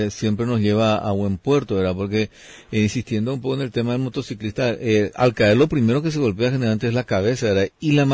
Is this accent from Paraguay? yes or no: yes; Paraguay; así somos los paraguayos